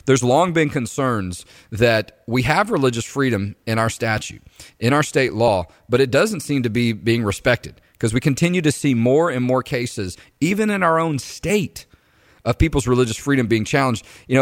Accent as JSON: {"language": "English", "town": "Houston", "region": "Texas", "country": "United States", "tie": "born or raised there", "said": "I'm from Houston, grew up there, spent a lot of time there last year"}